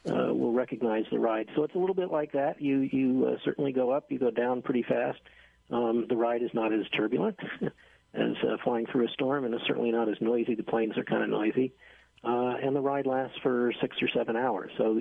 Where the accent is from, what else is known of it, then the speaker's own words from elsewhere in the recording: Miami, Florida, United States; I grew up in Miami, and so I had, growing up as a kid in the 60s, a lot of firsthand experience with storms